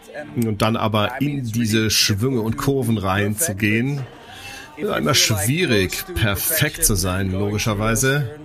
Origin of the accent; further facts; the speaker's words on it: Netherlands; Für mich als Holländer wusste ich gar nicht, was ein Weltcup war überhaupt.